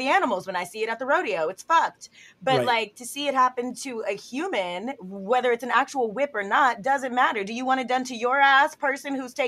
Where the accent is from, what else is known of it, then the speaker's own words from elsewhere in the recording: Texas, United States; You guys, I'm from Texas and I've seen the fucking rodeo.